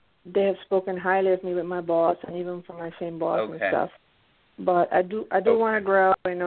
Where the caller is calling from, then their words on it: Pennsylvania, United States; I'm calling from Pennsylvania.